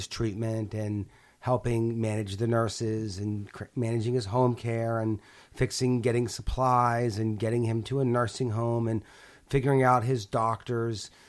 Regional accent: Pittsburgh, Pennsylvania, United States; So I grew up in Pittsburgh. And my grandfather had a stroke at 50, and we lived close to him.

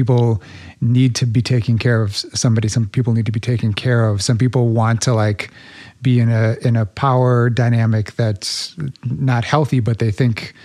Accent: Midwest, United States; We don't culturally, at least growing up in the Midwest, especially whereas you did, you don't get a lot of that.

